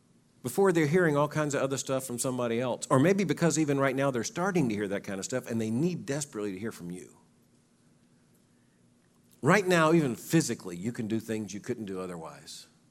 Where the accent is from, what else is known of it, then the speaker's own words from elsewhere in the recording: Fort Lauderdale, Florida, United States; I grew up in Fort Lauderdale. I've been to the beach.